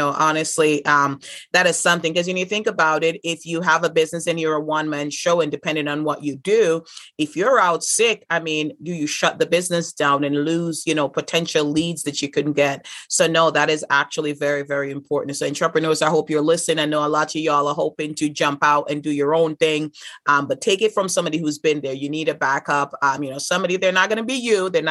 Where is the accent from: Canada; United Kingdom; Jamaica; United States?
Jamaica; growing up in Jamaica, growing up with Jamaican parents.